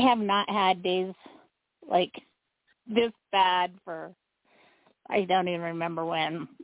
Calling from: Utah, United States; Calling from Utah.

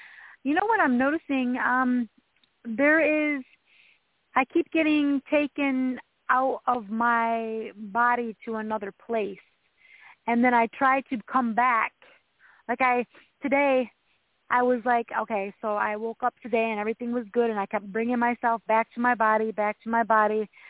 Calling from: Michigan, United States; from Michigan.

